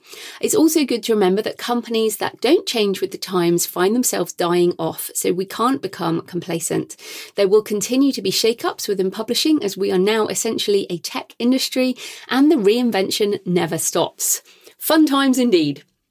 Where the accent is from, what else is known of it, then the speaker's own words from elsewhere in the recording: United Kingdom; And of course, being British, I'm well aware of the royal family, and I guess I'm a royalist.